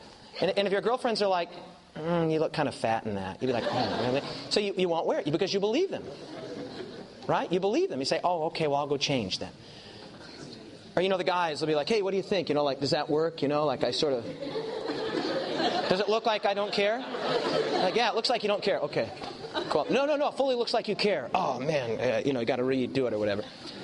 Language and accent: English; United States; So I was like, no, I'm from the States.